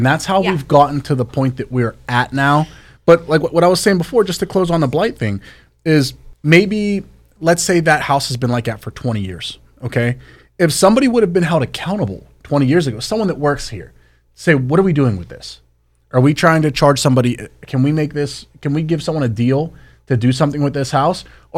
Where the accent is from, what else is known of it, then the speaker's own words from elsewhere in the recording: Pittsburgh, Pennsylvania, United States; I've lived in Pittsburgh my entire life. I grew up in Mount Washington.